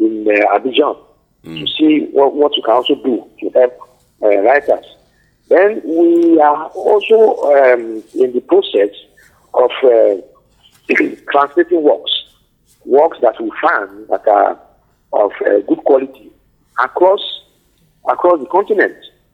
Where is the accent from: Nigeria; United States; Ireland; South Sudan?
Nigeria; actually it's in my hometown, in Nigeria